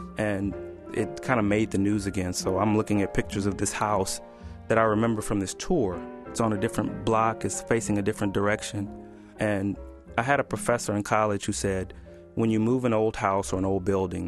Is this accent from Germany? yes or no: no; Montgomery, Alabama, United States; I was growing up in Montgomery, and like most kids there, I had heard the stories of the Montgomery bus boycott and Martin Luther King Jr.